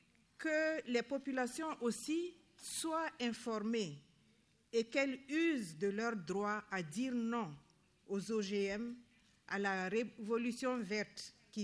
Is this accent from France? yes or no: no; Burkina Faso; Je suis du Burkina Faso et je parle au nom des femmes rurales d'Afrique.